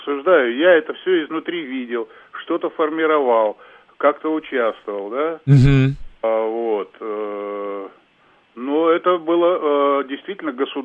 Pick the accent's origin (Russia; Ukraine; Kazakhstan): Kazakhstan; Leninogorsk, East Kazakhstan Region; Нет, это, да, горно-обогатительный комбинат, правильно ты сказал, Лениногорск, Восточно-Казахстанская область.